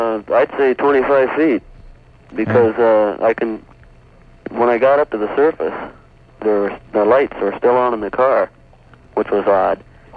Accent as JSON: {"language": "English", "town": "Mound", "region": "Minnesota", "country": "United States", "said": "I'm from Mound. I live on Island Park, though."}